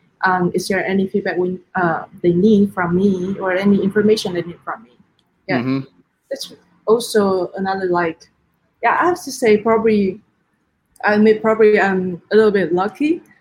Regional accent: Taiwan; English is a second language; now in Netherlands; I come from Asia, come from Taiwan, and the culture is very different from the culture in Europe or like in the Netherlands.

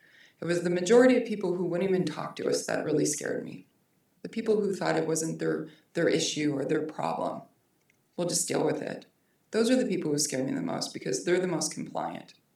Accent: Great Falls, Montana, United States; I grew up in Great Falls. I was gone for a long time. I lived in a lot of big cities.

